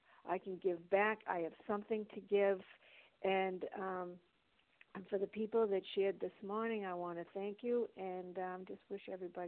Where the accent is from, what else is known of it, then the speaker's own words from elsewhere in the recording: New Hampshire, United States; from New Hampshire.